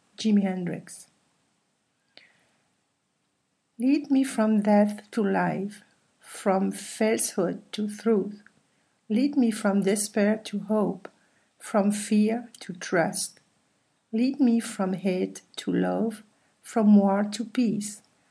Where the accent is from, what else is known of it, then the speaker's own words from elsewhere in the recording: Belgium; I am from Belgium.